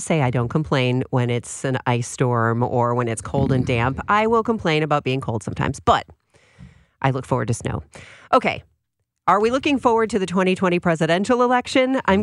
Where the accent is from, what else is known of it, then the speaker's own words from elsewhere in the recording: Chicago, Illinois, United States; now in Wisconsin, United States; because I grew up in Chicago, where everybody spent the entire winter complaining about the winter. And then I moved to Wisconsin